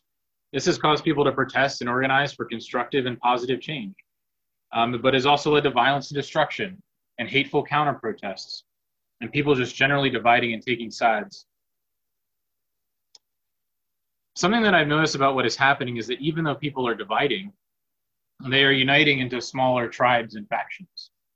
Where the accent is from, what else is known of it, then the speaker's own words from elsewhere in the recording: Pennsylvania, United States; I grew up right outside of Philly, went to a large public high school there with 4,000 students.